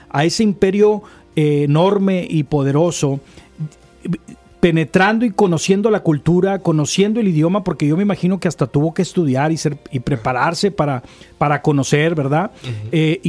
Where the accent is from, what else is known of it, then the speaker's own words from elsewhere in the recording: Mexico; moved away; Como personas que venimos de México a estar aquí, pues no tienes como que mucha chance que la persona que aquí nace.